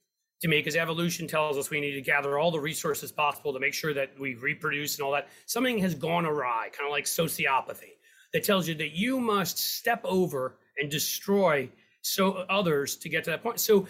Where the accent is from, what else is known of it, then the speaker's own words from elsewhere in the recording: New York City, New York, United States; now in Cincinnati, United States; I grew up in downtown Manhattan.